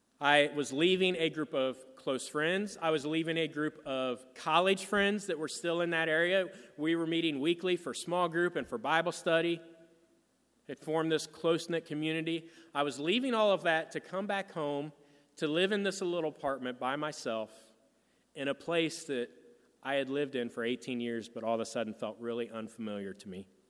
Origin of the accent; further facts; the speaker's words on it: South Charleston, Ohio, United States; Some of you may know that my hometown is in South Charleston, Ohio. I'm sure all of you have heard of it. It's a booming metropolis, population 1,400. In between Columbus and Dayton, just kind of south of Springfield, Ohio. And I grew up there.